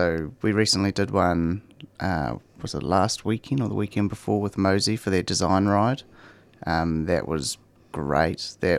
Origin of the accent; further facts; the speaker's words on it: Wellington, New Zealand; accent: New Zealand; moved away as an adult; now in Melbourne, Australia; you can probably tell by the accent, I'm from New Zealand, from a little place called Wellington. Well, it's not that little in terms of New Zealand, it's the capital. But I moved to Melbourne 2.5 years ago.